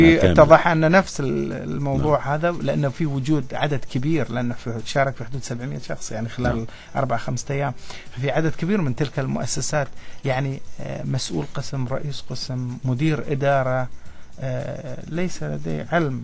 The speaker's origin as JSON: {"language": "Arabic", "country": "United Arab Emirates", "said": "هل أنت بتفتح الأبواب أمامي أنا يعني كإماراتي"}